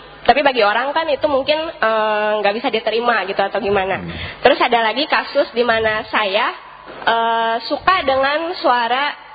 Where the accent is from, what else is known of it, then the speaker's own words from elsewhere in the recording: Bandung, West Java, Indonesia; now in Jakarta, Indonesia; pengalaman saya dari Bandung pindah ke Jakarta untuk bekerja.